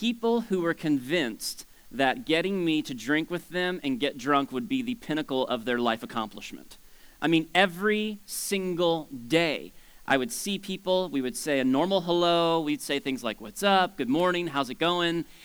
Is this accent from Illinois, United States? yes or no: no; Florida, United States; moved away as an adult; I grew up in South Florida. My wife and I both, we met down there and grew up down there and moved here in 2001.